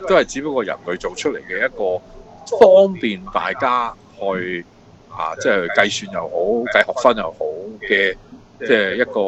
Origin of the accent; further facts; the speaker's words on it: Shanghai, China; 即系我哋上海人咧，就茶叶蛋咧，好多时都隔夜噶